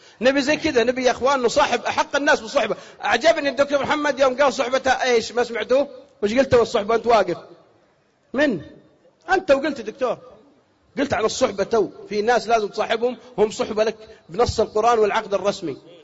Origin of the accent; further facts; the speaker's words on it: Saudi Arabia; قالت الجرايد عندكم بالكويت وعندنا بالسعوديه الجاي مشاكل